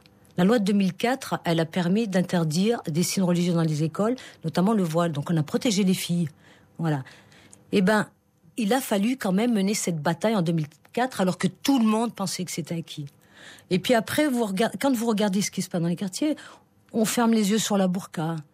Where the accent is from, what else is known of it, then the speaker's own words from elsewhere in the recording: France; born there; Moi, mon père, il était algérien, je suis né en France.